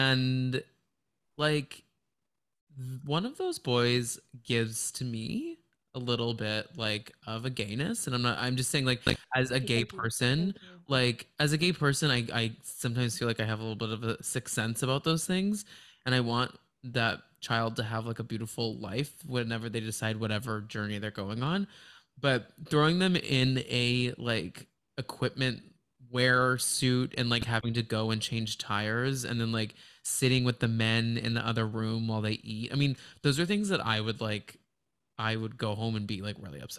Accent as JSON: {"language": "English", "region": "Texas", "country": "United States", "tie": "born or raised there", "said": "any mom who knew me as a kid growing up in Texas, like, I fucking killed that."}